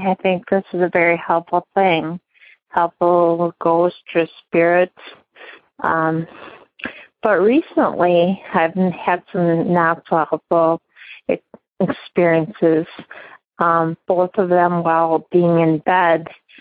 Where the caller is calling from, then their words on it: Appleton, Wisconsin, United States; I'm calling from Appleton, Wisconsin, your home state, and I just had a couple things I wanted to share.